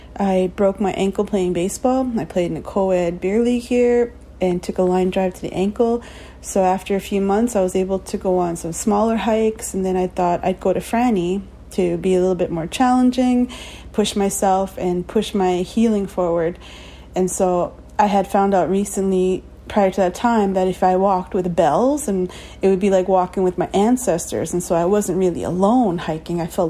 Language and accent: English; Canada; I am from Wagamaw First Nation.